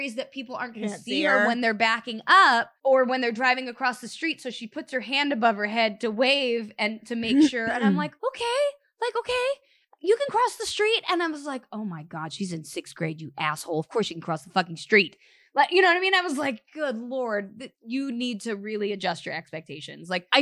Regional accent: California, United States; now in Los Angeles, United States; I grew up in Orange County and I had that a little bit.

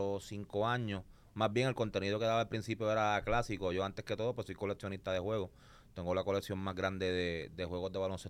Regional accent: Ponce, Puerto Rico; Pues un postgame más para Ponce, porque obviamente soy de Ponce.

